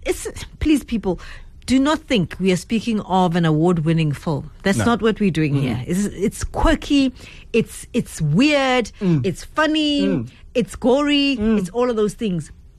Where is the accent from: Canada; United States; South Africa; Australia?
South Africa; But nah, being a South African right now, ke fragile, ne? Right now. I'm a little bit fragile. I'm feeling sorry for myself as a South African in this gangster paradise, ne?